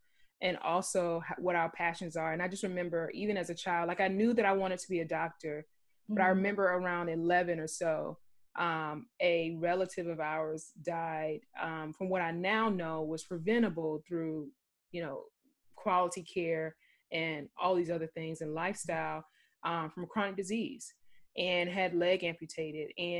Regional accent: Savannah, Georgia, United States; So I'm a Southerner. I'm from Savannah, Georgia.

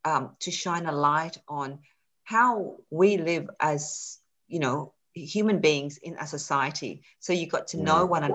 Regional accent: Fairfield, New South Wales, Australia; where I was growing up in Fairfield, it was very culturally diverse. There were a lot of migrants and refugees being resettled

